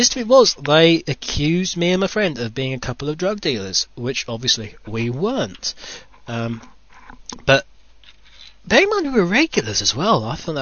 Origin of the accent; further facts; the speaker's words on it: United Kingdom; you might be able to tell from my very posh, very regal voice, I am British. I come from the UK.